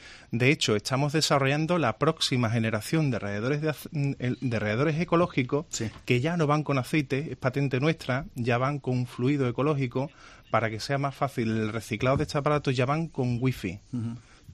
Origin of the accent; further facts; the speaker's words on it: Seville, Andalusia, Spain; Estamos en Sevilla, ¿no? Somos sevillanos.